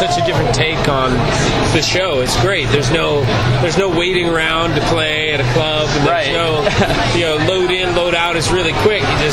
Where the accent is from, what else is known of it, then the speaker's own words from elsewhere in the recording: Midwest, United States; I grew up in the Midwest and was ready for something different.